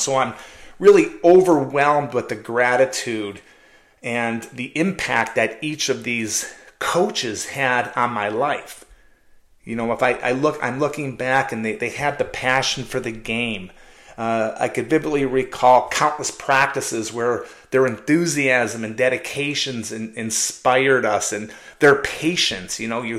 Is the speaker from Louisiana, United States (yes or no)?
no; Oak Park, Michigan, United States; But just going back as a young kid growing up in Oak Park, Michigan, a small town just outside of Detroit, and I loved hockey, just loved playing.